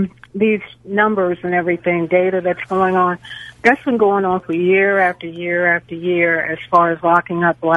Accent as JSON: {"language": "English", "town": "Baltimore", "region": "Maryland", "country": "United States", "said": "I'm from Baltimore, and from the 300 homicides that are going on"}